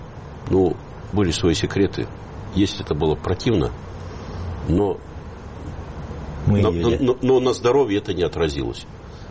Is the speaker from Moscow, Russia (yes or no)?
no; Novosibirsk, Novosibirsk Oblast, Russia; Да, я из Новосибирска в хоккей играл